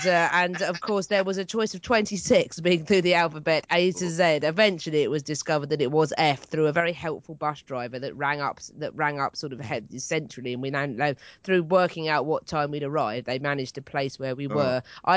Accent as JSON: {"language": "English", "town": "Hastings", "region": "South East England", "country": "United Kingdom", "tie": "born or raised there", "said": "Yes, including my hometown of Hastings, which I think I might have to amble down, I think."}